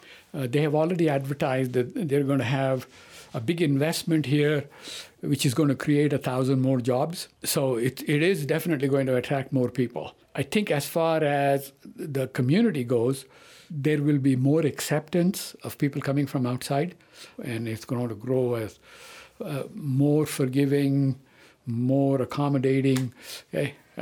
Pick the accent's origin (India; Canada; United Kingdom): India; now in United States; I was from India, and there was another guy from England.